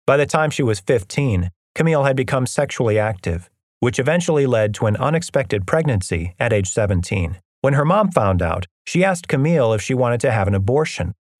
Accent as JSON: {"language": "English", "town": "Amarillo", "region": "Texas", "country": "United States", "tie": "born or raised there", "also_born_or_lived": "Dallas", "said": "All the same stuff that I was wrestling with in my hometown of Amarillo was waiting for me in Dallas."}